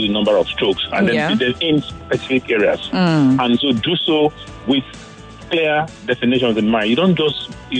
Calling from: Lagos, Nigeria; I'm calling from Lagos.

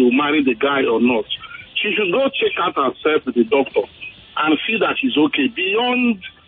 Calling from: Ikoyi, Lagos, Nigeria; I'm calling from Ikoyi.

